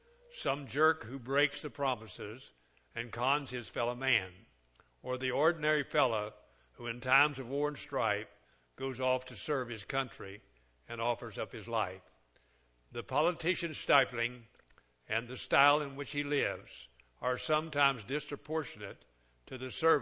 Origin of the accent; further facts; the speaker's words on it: Kentucky, United States; I grew up in Kentucky, and our schools were segregated till 1956 when I graduated.